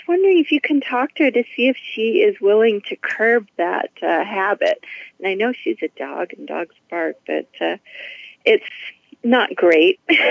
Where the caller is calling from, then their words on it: Seattle, Washington, United States; Calling from Seattle.